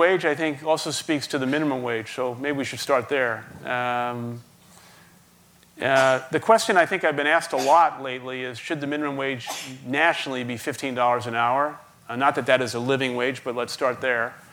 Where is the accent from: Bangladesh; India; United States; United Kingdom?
United States; Brooklyn, New York; we did not have a public library where I grew up in the Canarsie section of Brooklyn. We had a bookmobile.